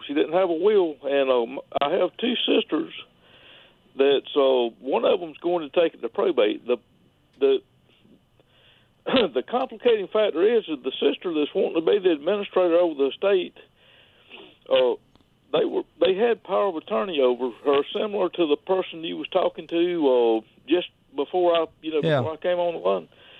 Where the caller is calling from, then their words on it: Florida, United States; Good. I'm calling from Florida. I'm probably about 450 miles from you